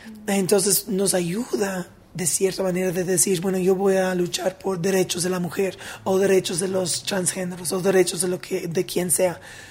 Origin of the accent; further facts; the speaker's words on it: United States; now in Cuenca, Ecuador; Soy norteamericana estadounidense y vivo en Cuenca